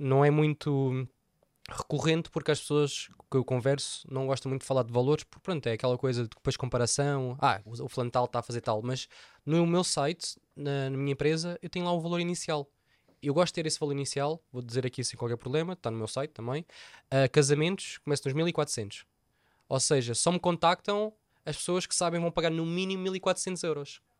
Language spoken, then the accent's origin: Portuguese; Algarve, Portugal; somos algarvios, e isto é importante dizer porquê